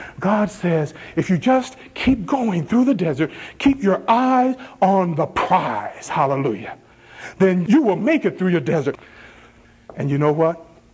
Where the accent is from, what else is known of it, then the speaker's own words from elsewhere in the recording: the South, United States; As I said, I grew up in the South. I grew up in the South in the days before everybody had air conditioning.